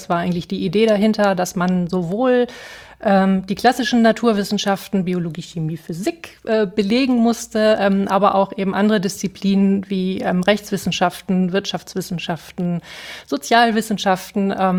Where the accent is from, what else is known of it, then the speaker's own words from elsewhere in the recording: Gifhorn, Lower Saxony, Germany; Ich komme aus Gifhorn, aus der Südheide.